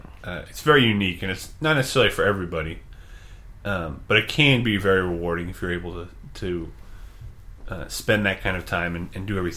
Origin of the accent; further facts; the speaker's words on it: Monterey, California, United States; Yes, I'm originally from Monterey, California, which is a beautiful, beautiful location, and I'm very fortunate to grow up there